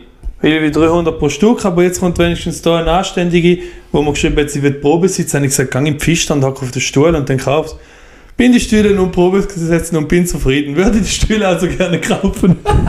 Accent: Basel, Basel-Stadt, Switzerland; wir sind aus Basel und den Transport wird mich auch noch kosten.

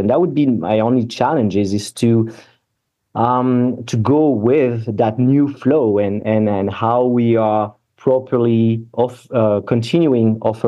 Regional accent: Paris, Île-de-France, France; moved away as an adult; now in Vancouver, Canada; So I grew up in France, in Paris. And back in 2010, I decided to move. I landed in Vancouver, in the beautiful British Columbia.

